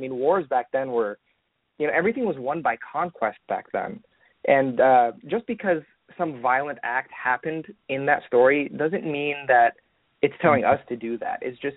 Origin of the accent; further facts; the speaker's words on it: Florida, United States; now in Dallas, United States; I'm in Dallas, Texas now, but I grew up in Florida, which is not much better.